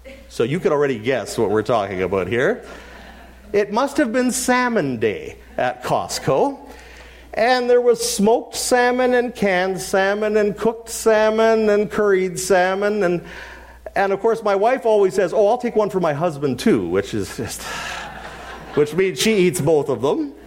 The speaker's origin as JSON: {"language": "English", "town": "Winnipeg", "region": "Manitoba", "country": "Canada", "tie": "born or raised there", "also_born_or_lived": "British Columbia", "said": "I'm one of those guys who grew up in a different place. Winnipeg is my hometown."}